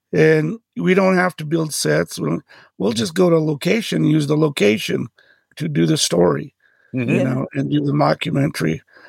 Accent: New Mexico, United States; Well, New Mexico is, I'm born and raised in New Mexico.

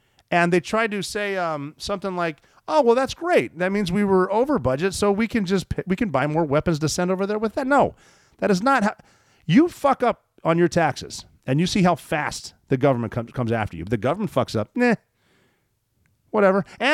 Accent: Montana, United States; how about Malmstrom Air Force Base, which is in my home state of Montana?

